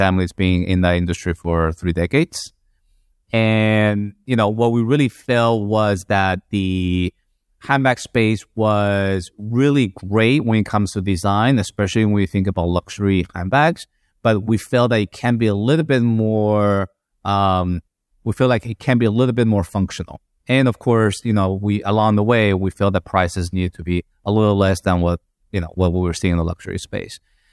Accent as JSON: {"language": "English", "town": "Madrid", "region": "Community of Madrid", "country": "Spain", "tie": "born or raised there", "said": "Chinese in terms of my nationality, but grew up in Madrid."}